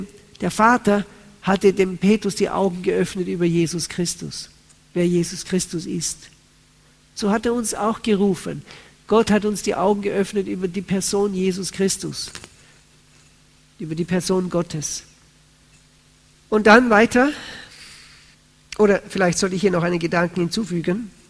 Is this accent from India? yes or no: no; Austria; Das war bei uns so üblich in Österreich, wo ich herkomme.